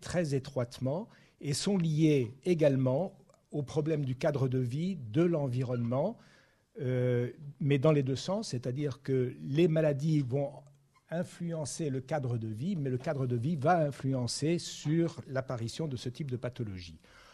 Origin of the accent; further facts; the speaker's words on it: Grand Est, France; Et grosso modo, on va partir de l'Alsace. Je suis alsacien d'origine.